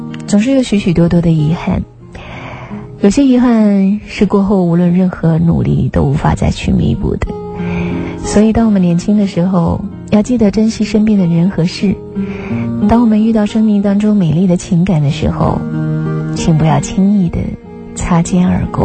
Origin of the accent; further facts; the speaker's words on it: Maoming, Guangdong, China; 我是茂名人，1993年进入一所中专学校读书，16、17岁的年纪